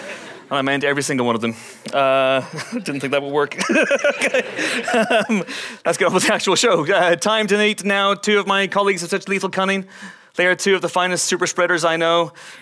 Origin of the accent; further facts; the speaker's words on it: Northern Ireland, United Kingdom; being of Irish stock, although north of the border